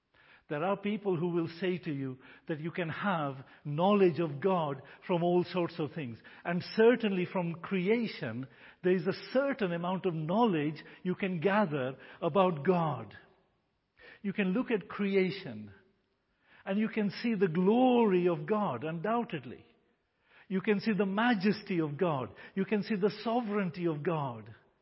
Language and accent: English; India; English is a second language; You know, I was born and raised a Hindu. I'm an Indian, born and raised a Hindu.